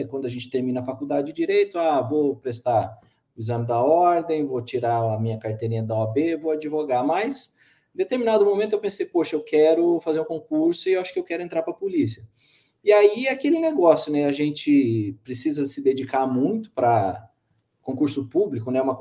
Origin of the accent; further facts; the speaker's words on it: Paraná, Brazil; Eu sou do Paraná, eu sou natural do Paraná